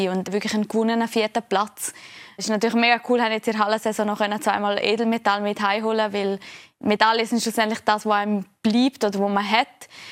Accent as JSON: {"language": "German", "region": "Graubünden", "country": "Switzerland", "said": "im Herzen werde ich immer eine Bündnerin sein oder bin eine Bündnerin."}